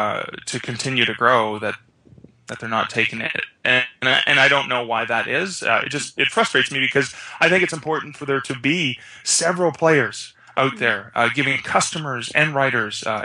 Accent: Canada; I personally, as a writer, as a Canadian, I'm really, really frustrated

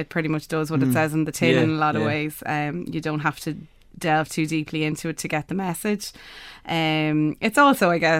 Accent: Tullamore, Leinster, Ireland; And I'm from Tullamore in Offaly. We're more a football town, I suppose.

